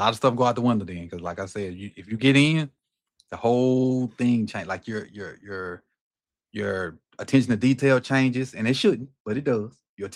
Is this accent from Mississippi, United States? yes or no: yes; Natchez, Mississippi, United States; My hometown is 60 miles south of Vicksburg on the same highway.